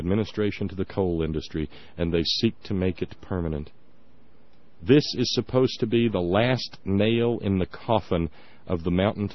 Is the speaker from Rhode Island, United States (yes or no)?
no; Alabama, United States; Well, we live in West Virginia. All my family's from here, but I grew up in Alabama.